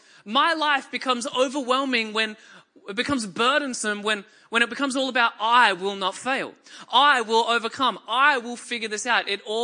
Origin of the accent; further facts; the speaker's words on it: Australia; Because as an Australian who watches a significant amount of TV